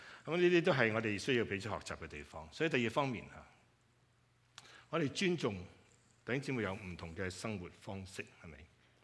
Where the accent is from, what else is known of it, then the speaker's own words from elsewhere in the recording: China; 好像我们中国人都有，有中秋节，有什么节